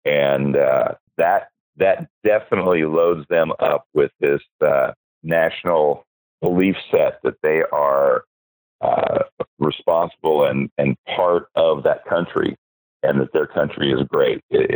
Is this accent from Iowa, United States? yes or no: no; Texas, United States; My friends that I grew up here in Texas who are Democrats who because of the name can't let go of it